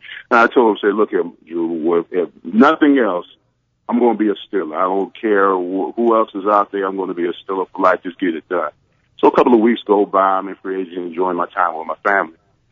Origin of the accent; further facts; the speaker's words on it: Orlando, Florida, United States; You know, I was raised in Orlando. I went to University of Miami.